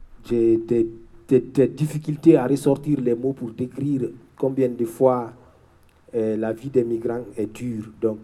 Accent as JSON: {"language": "French", "country": "Guinea", "moved": "yes", "said": "C'est comme ça que je suis parti de la Guinée au Mali, Burkina Faso, le Niger, l'Algérie."}